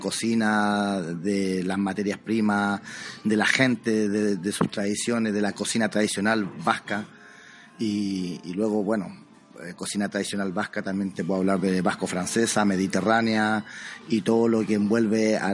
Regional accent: Santiago, Santiago Metropolitan Region, Chile; born or raised there; also born or lived in Arica

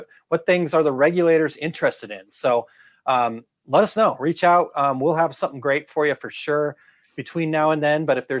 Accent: Arizona, United States; I grew up in Arizona.

